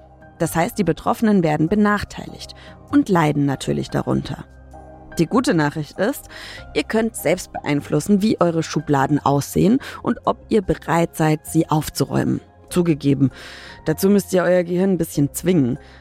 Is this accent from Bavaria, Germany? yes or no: yes; Schweinfurt, Bavaria, Germany; ich komme aus Schweinfurt in Bayern.